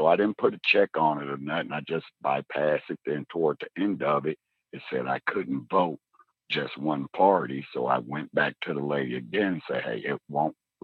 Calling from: Indianapolis, Indiana, United States; Indianapolis, Indiana.

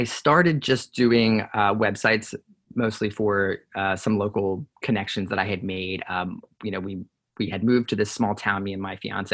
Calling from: Maryland, United States; I am actually located in Maryland on the East Coast, US.

